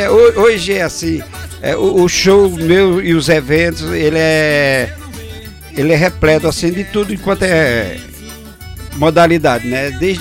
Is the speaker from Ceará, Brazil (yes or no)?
yes; Mauriti, Ceará, Brazil; Sou da cidade de Mauriti, fica a 78 quilômetros para Juazeiro do Norte, é uma referência mais à cidade de Juazeiro, né? E ela fica na extremidade já da Paraíba, né? Saindo de Mauriti, você já vai chegar em Conceição, na Paraíba, bem no extremo.